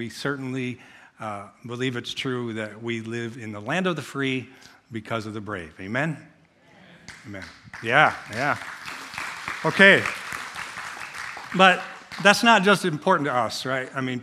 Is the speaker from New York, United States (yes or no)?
yes; New York, United States; See, I said y'all even, I'm from New York, so I said y'all